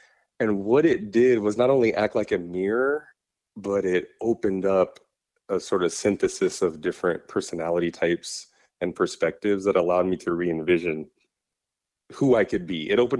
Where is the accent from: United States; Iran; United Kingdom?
United States; Sioux City, Iowa; And I had never met a Black man like that in my, you know, limited experience growing up in Sioux City.